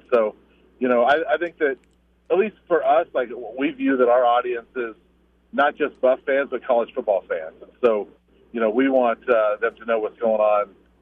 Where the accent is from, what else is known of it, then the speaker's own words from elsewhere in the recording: Littleton, Colorado, United States; Yeah, and I cover the Buffs, but I grew up in Littleton, and I've always been a fan of all the teams around here.